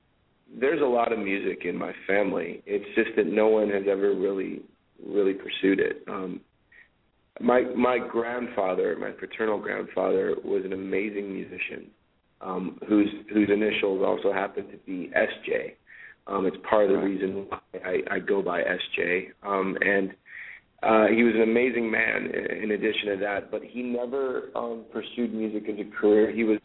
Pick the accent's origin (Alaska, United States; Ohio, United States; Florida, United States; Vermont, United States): Ohio, United States; Cleveland; also born or lived in Phoenix, Arizona; I was born in Cleveland, but as an infant, my parents moved out to Phoenix, Arizona.